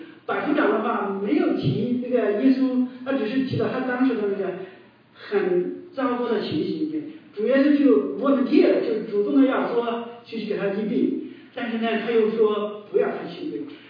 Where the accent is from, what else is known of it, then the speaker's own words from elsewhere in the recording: China; now in United States; 在我们中国人的那个知识分子里面啊，我们一般都是比较清高一点，淡泊名利，远离那个政治哈